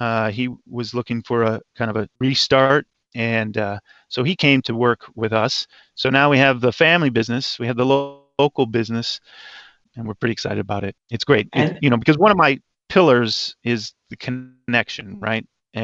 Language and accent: English; Chicago, Illinois, United States; As you mentioned earlier, I'm an Italian-American. I grew up near Chicago. We're actually Sicilian, and we stayed close to our Italian roots.